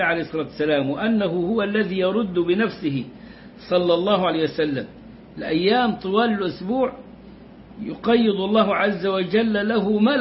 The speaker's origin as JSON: {"language": "Arabic", "country": "Egypt", "said": "زي المقامات بتاعت الأولياء عندنا في مصر بيعبد من دون الله"}